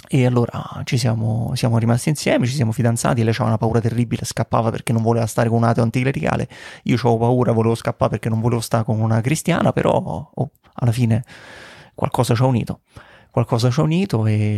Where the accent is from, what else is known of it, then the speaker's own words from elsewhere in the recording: Rome, Lazio, Italy; Io prima ero il guidatore tipico romano, non so se si sente, sono romano.